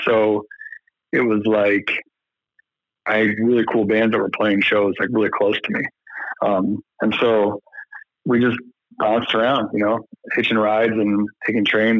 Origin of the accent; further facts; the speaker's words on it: Arlington Heights, Illinois, United States; I'd say that Joe and I are from the Chicago area. He grew up in Downers Grove. I grew up in Arlington Heights